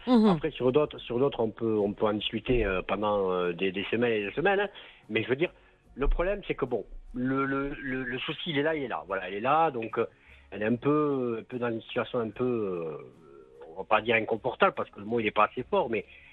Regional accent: Toulouse, Occitanie, France; Je suis de Toulouse

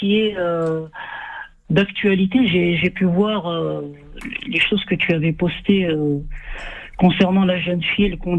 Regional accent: Algeria; par rapport à l'Algérie, parce que je suis algérien

